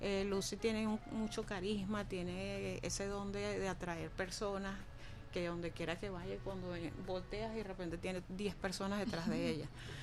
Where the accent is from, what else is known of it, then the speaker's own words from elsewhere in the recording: Caracas, Capital District, Venezuela; nosotros somos de Caracas, somos que es un grupo de Caracas